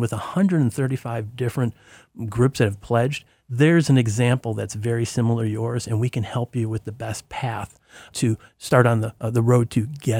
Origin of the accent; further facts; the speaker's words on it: Sacramento, California, United States; including my hometown here, Sacramento.